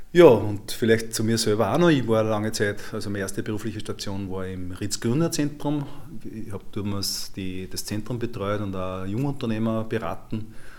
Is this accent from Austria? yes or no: yes; Amstetten, Lower Austria, Austria; Und ja, Amstetten war immer meine Heimat und Amstetten war auch immer, ich habe das Gefühl gehabt, das ist eine wunderbare Stadt, um da zu leben.